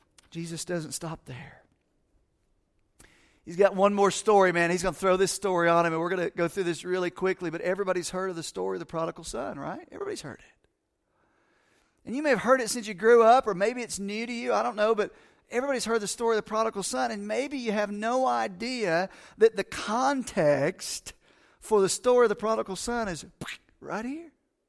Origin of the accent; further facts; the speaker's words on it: Las Vegas, Nevada, United States; I can say that because I'm from Vegas.